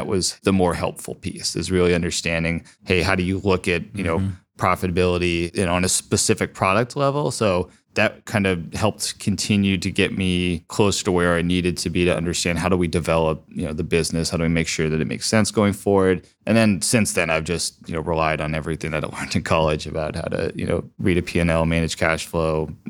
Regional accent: Dublin, Ohio, United States; also born or lived in Cleveland; I was born in Cleveland, grew up just outside of Columbus here in Dublin.

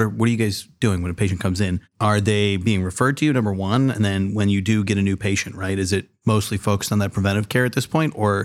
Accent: California, United States; now in Ohio, United States; I grew up in California. Obviously there's a big push there for that. And, you know, coming to Ohio

